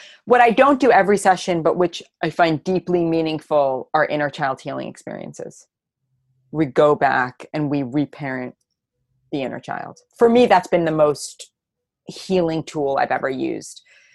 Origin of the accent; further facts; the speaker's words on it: New York City, New York, United States; I'm from New York City. You know, my dad was the breadwinner. My mom was the homemaker.